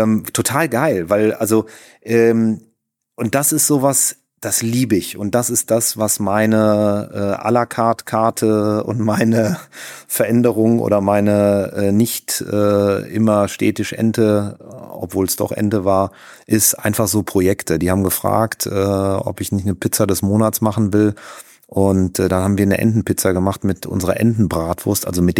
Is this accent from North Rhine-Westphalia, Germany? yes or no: yes; Cologne, North Rhine-Westphalia, Germany; Düsseldorf ist natürlich jetzt, ich als Kölner nach Düsseldorf.